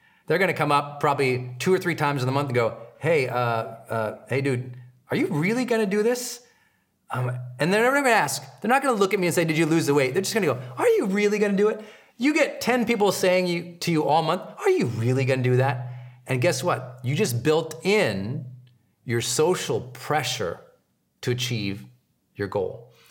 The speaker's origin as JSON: {"language": "English", "region": "Montana", "country": "United States", "said": "but I'm from Montana where there are farm animals and other animals that would live in the shed that I didn't want to deal with."}